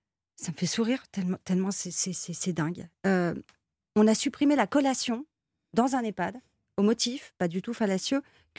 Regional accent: Paris, Île-de-France, France; Et oui, moi, par exemple, je suis parisienne.

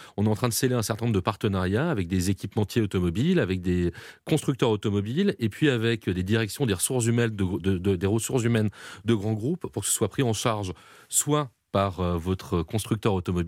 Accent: Paris, Île-de-France, France; je suis un vrai parisien.

